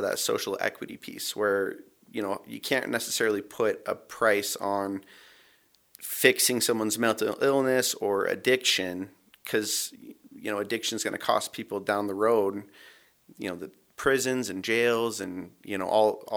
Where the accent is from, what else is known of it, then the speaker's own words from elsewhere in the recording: Sandpoint, Idaho, United States; So I was born and raised here in Sandpoint, Idaho, born in 1984 in a house over on 4th Avenue to a midwife. grew up in the area